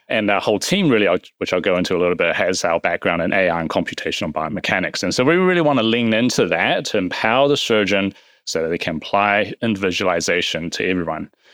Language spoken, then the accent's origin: English; New Zealand; I'm from New Zealand.